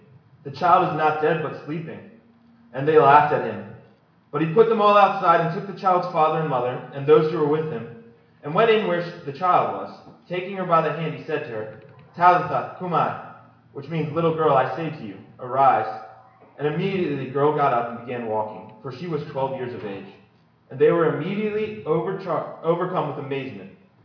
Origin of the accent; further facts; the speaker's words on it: Maryland, United States; I'm from Maryland.